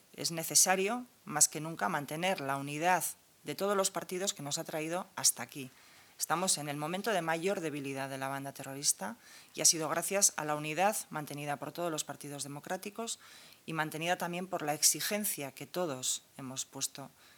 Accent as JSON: {"language": "Spanish", "region": "Basque Country", "country": "Spain", "said": "los vascos tenemos una forma personal y particular, lógicamente, como vascos, de hacer cultura, de hacer arte, de ver el mundo"}